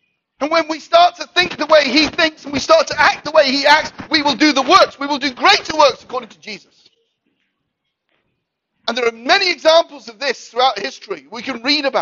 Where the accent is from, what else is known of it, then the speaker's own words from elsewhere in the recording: Wales, United Kingdom; an ordinary Welshman. I'm Welsh.